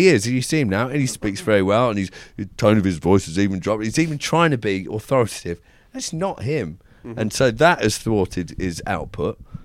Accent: England, United Kingdom; We're English. We make our best player captain. That's how we do it.

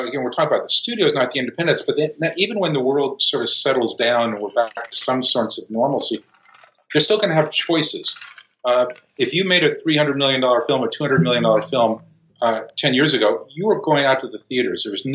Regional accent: Los Angeles, California, United States; I grew up around Westwood Village where all the premieres were.

